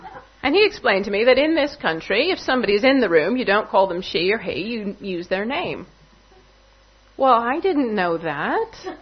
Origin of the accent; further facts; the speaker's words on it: Colorado Springs, Colorado, United States; also born or lived in Los Angeles; I mean, I'm from Los Angeles, okay? The smallest city I ever lived in was 600,000 people, Colorado Springs, where I did most of my growing up.